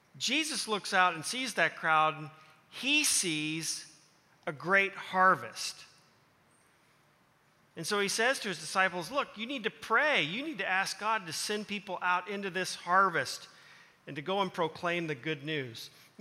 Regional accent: Leawood, Kansas, United States; But I grew up in Leawood South at 128th and State Line, went to Blue Valley High School.

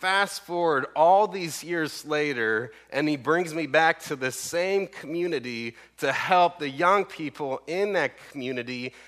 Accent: Sacramento, California, United States; the fact that I grew up in Sacramento running the streets, like literally.

